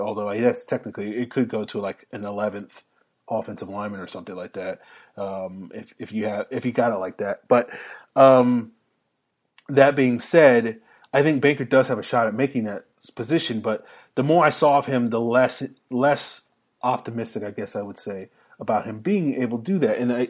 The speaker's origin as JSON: {"language": "English", "region": "Virginia", "country": "United States", "said": "I'm from Virginia, so Tech is Virginia Tech to me."}